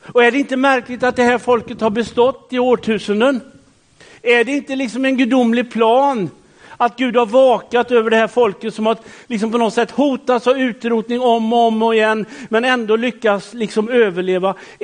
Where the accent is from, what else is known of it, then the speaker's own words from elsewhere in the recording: Västra Götaland County, Sweden; Alltså jag är från Göteborgs norra skärgård, alltså det växer inga träd överhuvudtaget